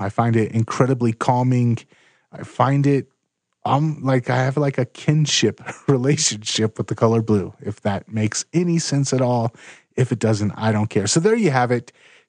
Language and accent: English; West Coast, United States; It's like, it reminds me of the ocean and growing up on the West Coast.